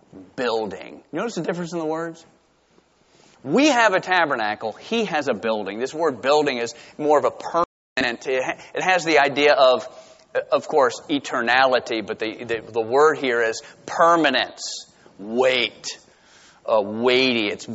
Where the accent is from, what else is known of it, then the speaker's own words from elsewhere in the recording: Georgia, United States; I'm from South Georgia.